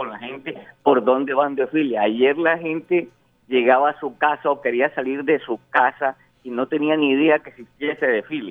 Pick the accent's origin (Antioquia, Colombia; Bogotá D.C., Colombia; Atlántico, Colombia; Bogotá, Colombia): Atlántico, Colombia; Barranquilla; soy tan barranquillero como él, nací en la clínica de Los Ángeles, que amo el carnaval y lo defiendo